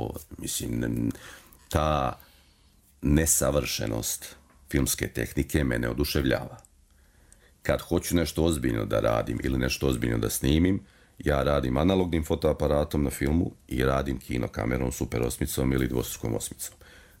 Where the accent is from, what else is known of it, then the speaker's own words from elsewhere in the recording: Kraljevo, Šumadija and Western Serbia, Serbia; also born or lived in Subotica; now in Banja Luka, Bosnia and Herzegovina; rođen sam u Subotici, otac mi je bio vojno lice, odrastao sam u Kraljevu, u jednom finom, pitomom, šumadijskom gradu. Tu sam završio osnovnu i srednju školu, pošto mi je majka iz jednog sela ovdje u okolini Banja Luke.